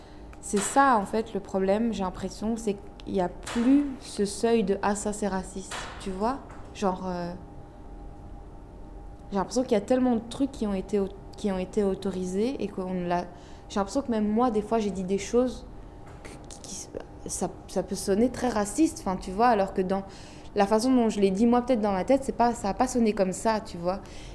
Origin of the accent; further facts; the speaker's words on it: Morocco; je suis marocaine